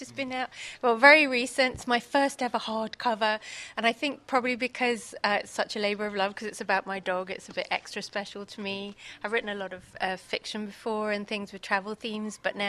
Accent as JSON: {"language": "English", "country": "United Kingdom", "said": "especially being British"}